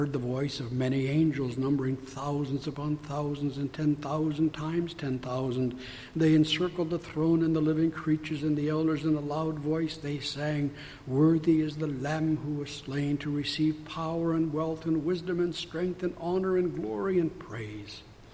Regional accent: Canada; As Canadian Christians being in this world but not of this world, we can be so troubled as we see our Canadian government determined to deny or outlaw as many of the norms of Christianity in the shortest period of time.

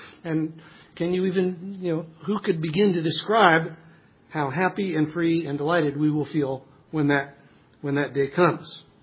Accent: New Jersey, United States; I'm not a farm boy. You know, I grew up in New Jersey, short distance from New York City, but not too far west of us.

